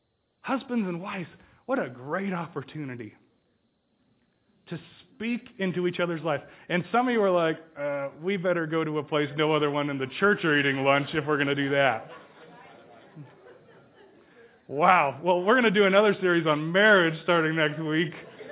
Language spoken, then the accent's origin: English; California, United States; I'm an ag guy. I grew up in the Central Valley where a ton of stuff grows, good things and bad.